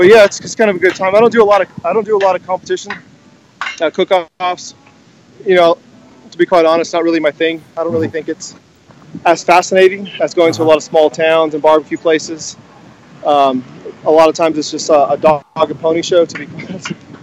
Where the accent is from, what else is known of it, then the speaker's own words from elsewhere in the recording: Oxnard, California, United States; So I went to high school. I was born in Oxnard. I went to high school in Oxnard.